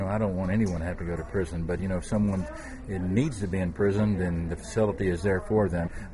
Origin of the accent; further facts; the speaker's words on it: Dallas, Texas, United States; I've been that way all my life, born and bred in Texas. And if you're a person from Dallas and from Texas